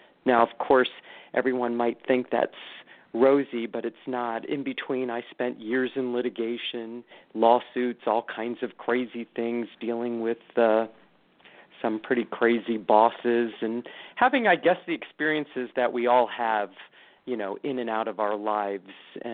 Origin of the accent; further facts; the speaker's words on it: Washington, District of Columbia, United States; now in Chicago, United States; I grew up on the East Coast in the Washington, D.C. area, and I went to school in the Midwest and ended up coming to Chicago and staying here.